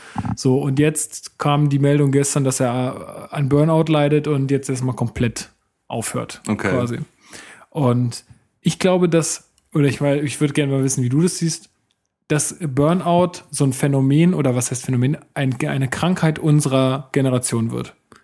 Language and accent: German; Berlin, Germany; also ich komme ja ursprünglich aus Berlin, deswegen betrifft mir